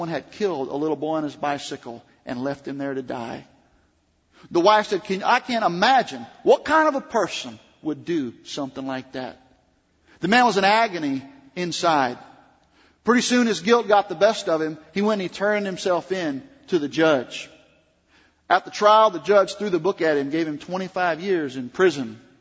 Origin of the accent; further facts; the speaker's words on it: the South, United States; accent: Southern; Now, I was raised in the South, if you can't tell by my accent. My grandmothers are Southern belles.